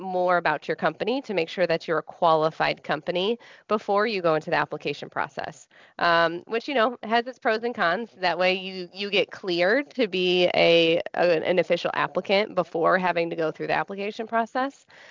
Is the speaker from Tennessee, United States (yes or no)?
yes; Tennessee, United States; So I'm very grateful to be here in my home state and service the customers that are here in Tennessee.